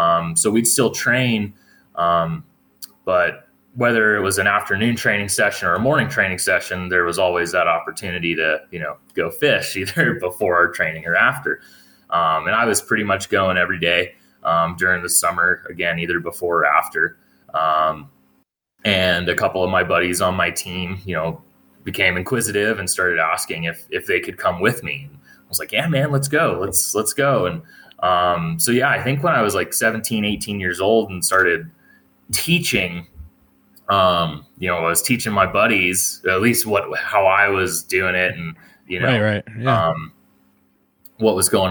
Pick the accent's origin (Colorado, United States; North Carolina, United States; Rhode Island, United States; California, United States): Colorado, United States; Colorado Springs; I growing up in Colorado Springs here, I basically was playing hockey or fishing.